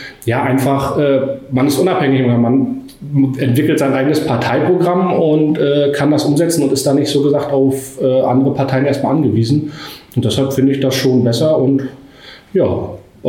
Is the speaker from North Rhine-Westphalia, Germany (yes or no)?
no; Greifswald, Mecklenburg-Vorpommern, Germany; Also ich bin ja in Greifswald geboren. Bin dann aufgewachsen in Chemnitz bei Greifswald und seit 7 Jahren habe ich meinen Lebensmittelpunkt wieder nach Greifswald gezogen oder bin wieder nach Greifswald zurückgezogen